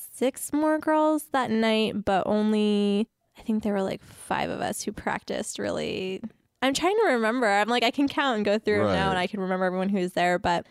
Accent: Phoenix, Arizona, United States; I grew up in Phoenix.

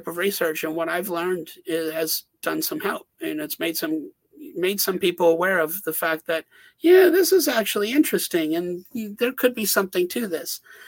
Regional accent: United States; I mean, you know, we always focus, you know, I'm American, so I focus on the United States

